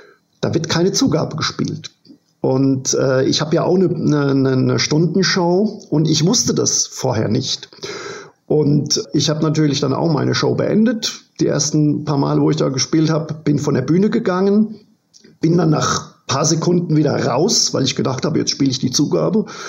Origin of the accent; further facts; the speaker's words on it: Germany; now in New York, United States; Und dadurch, dass ich da so ein Exot bin, Deutscher, Physiker, Comedian, das interessiert die Leute sehr, weil gerade in Amerika und gerade in New York ist die Konkurrenz, wie Sie schon gesagt haben, sehr, sehr groß.